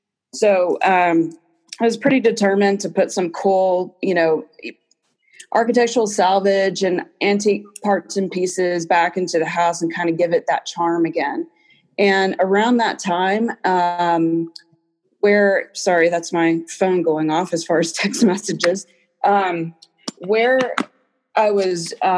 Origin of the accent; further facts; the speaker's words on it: Texas, United States; I was born and raised in Texas. I started out my career there as a police officer.